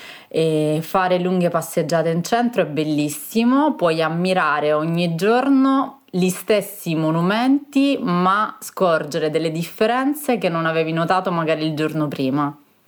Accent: Catania, Sicily, Italy; now in Rome, Italy; sono originaria di Catania e mi sono trasferita a Roma. Quindi vivo qui da diversi anni, sono 9 anni, e la differenza con la Sicilia è notevole.

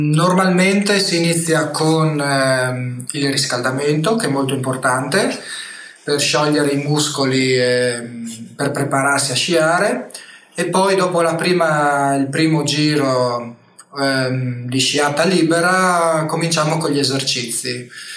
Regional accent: San Giovanni al Natisone, Friuli-Venezia Giulia, Italy; now in Austria; ho 35 anni, vengo da San Giovanni a Natisone, in provincia di Udine, in Italia, e volevo raccontarvi il mio lavoro qua in Austria

